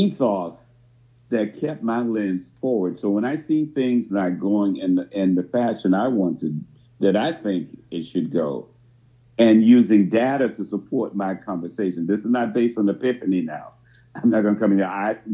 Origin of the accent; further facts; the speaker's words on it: Atlanta, Georgia, United States; born there; I was born in Atlanta. I grew up in a Christian home. We were raised Baptist.